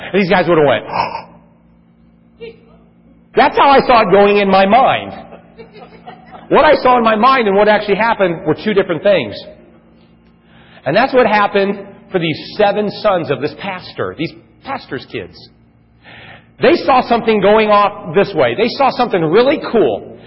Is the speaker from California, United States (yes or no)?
yes; California, United States; growing up in California, I had a skateboard as a kid.